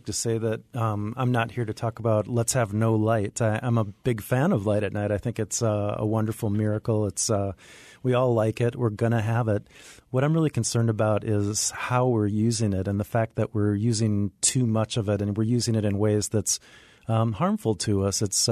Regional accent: Minnesota, United States; born or raised there

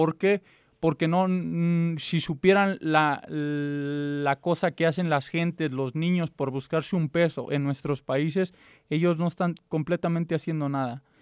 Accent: Mexico City, Mexico; yo soy del Estado de México, del Distrito Federal

